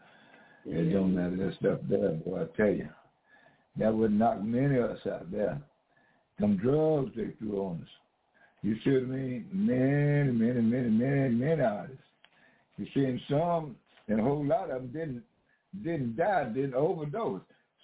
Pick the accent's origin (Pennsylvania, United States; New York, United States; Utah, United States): Pennsylvania, United States; Philadelphia; born there; I was born in Philadelphia like him. And I met him in Philadelphia.